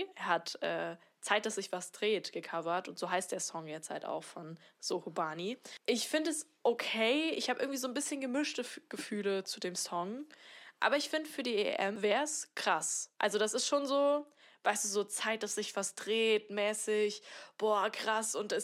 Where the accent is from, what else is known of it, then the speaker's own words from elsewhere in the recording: Saarland, Germany; nämlich wo ich herkomme. Und da habe ich halt gesagt, aus dem Saarland.